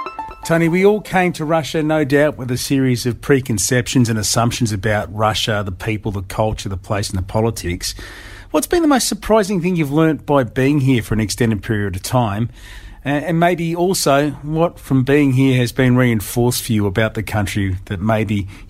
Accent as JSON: {"language": "English", "country": "Australia", "said": "as an Australian"}